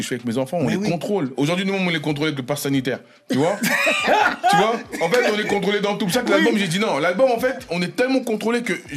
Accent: Creil, Hauts-de-France, France; vu que nous on est originaire aussi de Creil

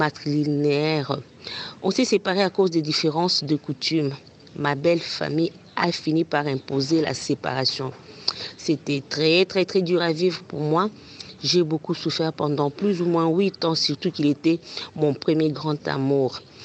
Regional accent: Kasaï, DR Congo; now in Kinshasa, DR Congo; Je suis du Kasaï. Nous sommes patrilinéaires

